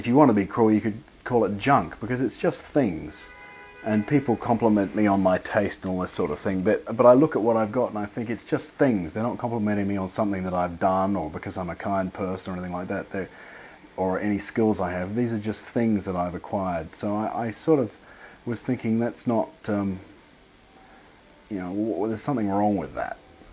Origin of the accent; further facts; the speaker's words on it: Australia; also born or lived in United States; I grew up in Australia, so I'm used to having a house. I grew up in a house with a garden and a double car garage. It wasn't a huge house, but it was sort of a house built in the 1960s.